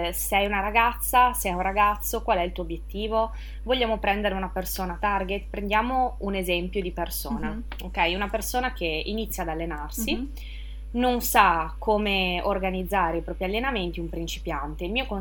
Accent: Ivrea, Piedmont, Italy; born there; now in Milan, Italy; sono nata in provincia di Torino, a Ivrea, però vivo a Milano adesso da 6 anni, e no, di più di 6 anni forse anche.

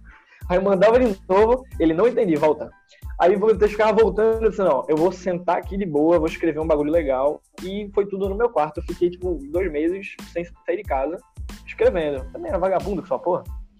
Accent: Itamaracá, Pernambuco, Brazil; also born or lived in Paulista; Eu lembro que na época eu morava em Itamaracá. E eu tinha de Itamaracá, eu tinha me mudado pra Paulista. Eu fui criado basicamente em Itamaracá. Então, eu fui pra Paulista

